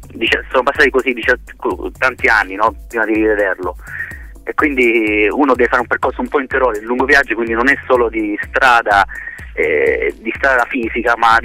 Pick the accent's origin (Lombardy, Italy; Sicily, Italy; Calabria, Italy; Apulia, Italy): Apulia, Italy; moved away; parte tutto un po' da quando sono partito dal Salento per arrivare nel Veneto, dove mi trovo tuttora a lavorare